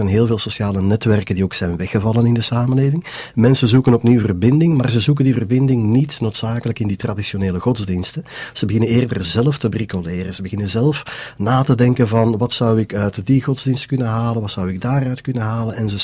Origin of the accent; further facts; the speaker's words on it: Mechelen, Flanders, Belgium; Ik ben zelf van Mechelen.